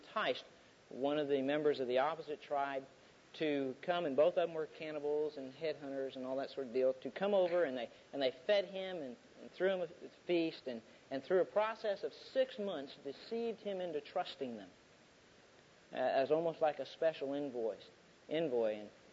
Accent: the South, United States; When I grew up, and I grew up in the South, the ideal parents in the South were white, Anglo-Saxon, Protestant.

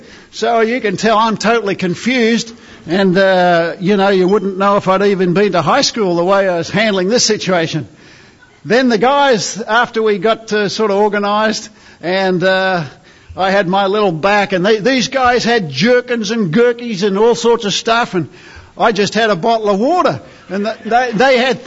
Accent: Australia; that's as a dumb foreigner, as an Aussie from down under, just kind of what we're finding and enjoying, and we're loving our time here.

